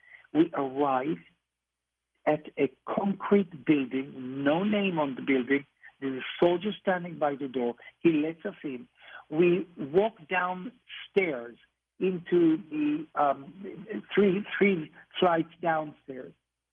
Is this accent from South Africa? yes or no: no; Israel; I told Ed, I'm Jewish, I'm from Israel.